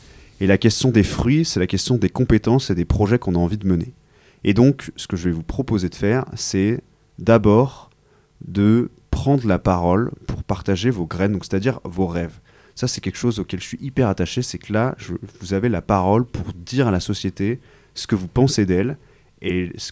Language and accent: French; Paris, Île-de-France, France; born there; also born or lived in Washington / London; Moi, je suis né à Paris. J'ai vécu dans un milieu élitiste. J'ai vécu à Washington, j'ai vécu à Londres. J'étais dans un lycée qui fait la une des journaux depuis le début de la rentrée, Stanislas.